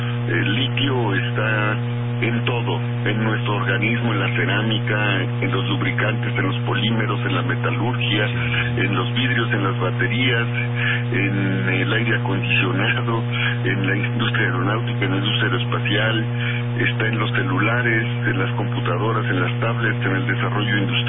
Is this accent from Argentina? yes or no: no; Mexico; Somos mexicanos y amamos a nuestro país.